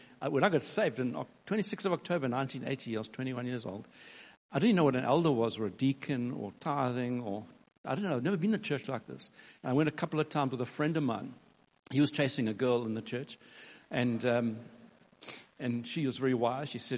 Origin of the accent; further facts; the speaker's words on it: Durban, KwaZulu-Natal, South Africa; I was transferred from Durban, where I was born and grew up, to a place called Pretoria.